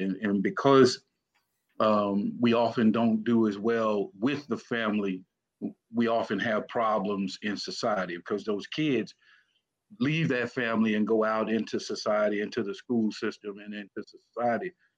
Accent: Cleveland, Mississippi, United States; Well, I'm from Cleveland, Mississippi, place down in the Delta, as they call it, you know.

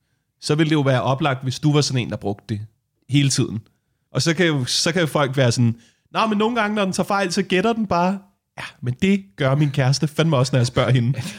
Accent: Værløse, Capital Region of Denmark, Denmark; Jeg er fra Værløs, vi er ikke så langt.

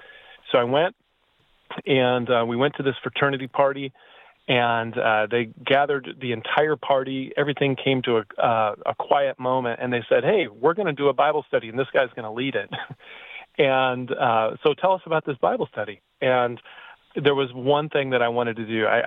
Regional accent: Midwest, United States; even growing up in the Midwest, very few people had ever, told me about Jesus.

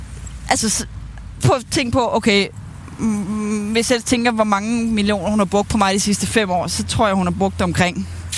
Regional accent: Aarhus, Central Denmark Region, Denmark; born there; now in Helsingør, Denmark; Jeg er født i Aarhus.

